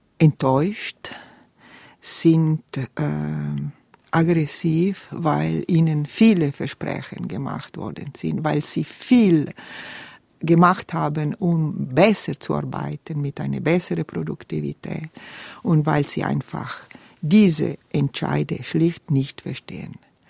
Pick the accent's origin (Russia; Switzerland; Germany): Switzerland; Ticino; ich muss das sagen, als Tessiner Delegation einen Tag der Tessiner vorbereitet für heute